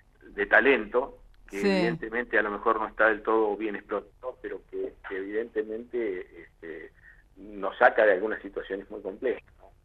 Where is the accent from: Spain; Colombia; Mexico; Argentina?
Argentina; como argentinos